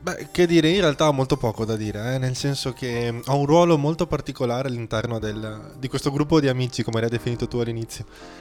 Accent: Padua, Veneto, Italy; now in Rovigo, Italy; No, in realtà no. Sono di Padova, so, credo che si senta un po'. Sono da Padova e mi sono trasferito in realtà per lavoro qui a Rovigo 2 anni fa

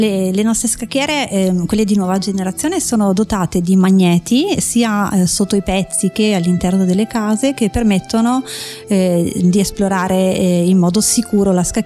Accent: Porto Viro, Veneto, Italy; sono di Portoviro, io ho 39 anni, sono non vedente dalla nascita

